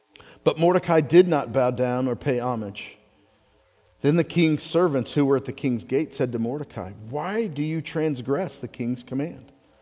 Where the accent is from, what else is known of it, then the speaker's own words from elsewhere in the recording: Texas, United States; I'm sure there's a cooler way to say it, but I'm from Texas, so we say Agag, okay?